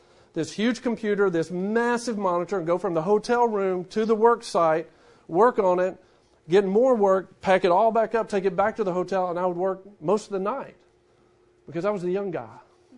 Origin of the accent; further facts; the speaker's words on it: Shreveport, Louisiana, United States; also born or lived in Ruston; I was 22 from Shreveport, then Ruston.